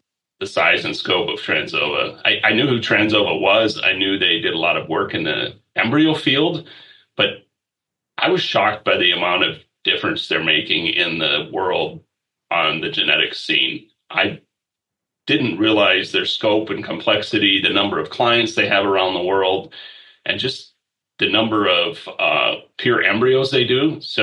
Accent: Iowa, United States; I grew up in Northwest Iowa on a small feedlot. So totally a beef background.

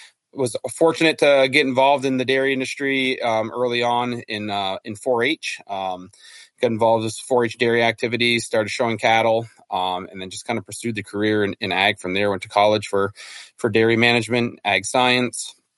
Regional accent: Vermont, United States; I live in northeastern Vermont with my wife and two kids, born and raised in Vermont.

